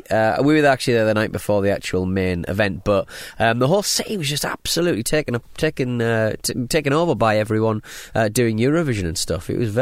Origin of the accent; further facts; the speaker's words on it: Hartlepool, North East England, United Kingdom; now in Southend, United Kingdom; Look, I'm from Hartlepool. I live in Southend.